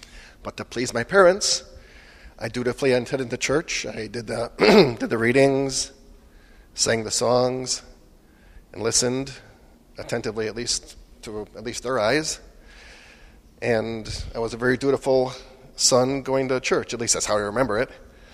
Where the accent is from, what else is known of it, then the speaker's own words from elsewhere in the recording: Chicago, Illinois, United States; And I grew up in this area. I was raised in the Chicago area.